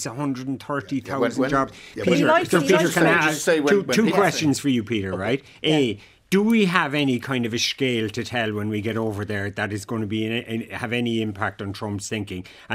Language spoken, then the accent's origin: English; Cork, Munster, Ireland; This speaking as a Cork person myself, we are all Irish people are masters of passive aggression, but Cork people are really world champions